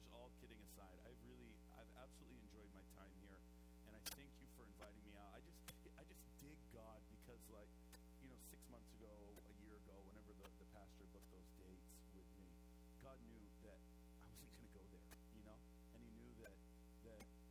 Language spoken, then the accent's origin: English; New England, United States; And I'm from New England.